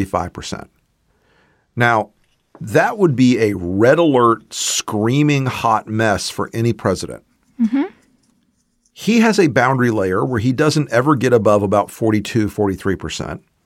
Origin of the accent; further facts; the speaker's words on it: the South, United States; I'm a Southerner. You can mock Southern accents.